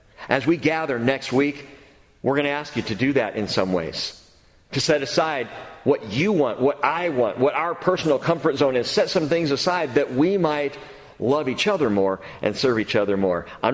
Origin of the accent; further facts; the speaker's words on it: California, United States; I grew up in Southern California. Sun was out all the time.